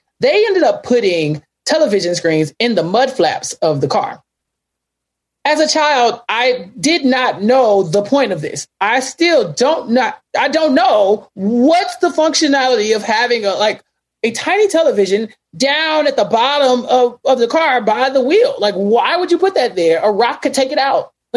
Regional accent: Texas, United States; Now, I am from Central Texas. I have no clue. I don't know the first thing about snow.

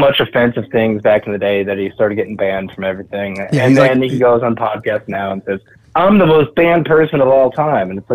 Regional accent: New England, United States; I'm from New England.

